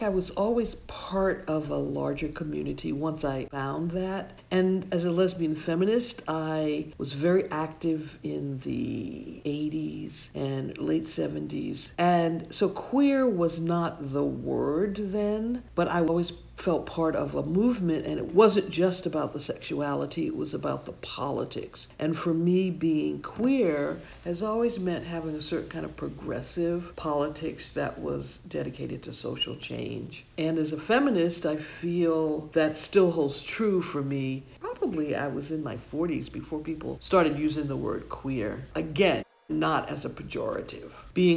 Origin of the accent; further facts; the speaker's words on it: Boston, Massachusetts, United States; also born or lived in New York; now in San Francisco, United States; I'm originally from Boston. I lived in New York for years, but I've been in San Francisco Bay Area for about 25 years now.